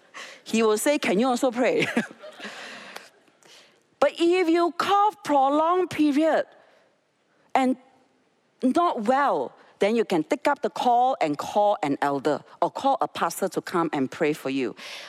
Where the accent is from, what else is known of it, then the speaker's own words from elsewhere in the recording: Xinjiang, China; I was growing up in Xinjiang.